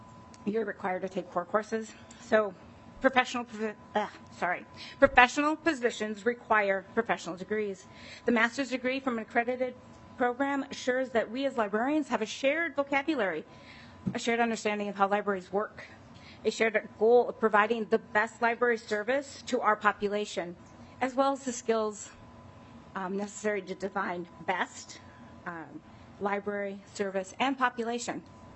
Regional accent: Virginia, Minnesota, United States; I'm actually here from Virginia, Minnesota.

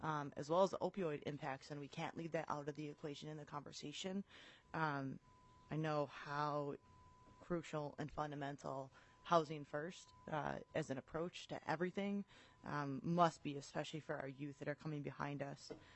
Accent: Duluth, Minnesota, United States; I hail from Duluth, which is eastern Duluth.

